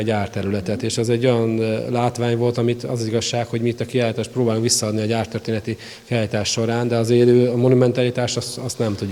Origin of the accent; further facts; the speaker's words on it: Ózd, Borsod-Abaúj-Zemplén, Hungary; Én teljes mértékben Ózdi vagyok, én is, mint Laci bácsi. Ózdon születtem, hát én is, amely tanulmányomat töltöttem máshol.